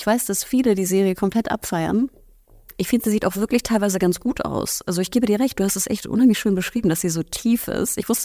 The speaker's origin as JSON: {"language": "German", "region": "Hamburg", "country": "Germany", "said": "und ich bin Hamburgerin"}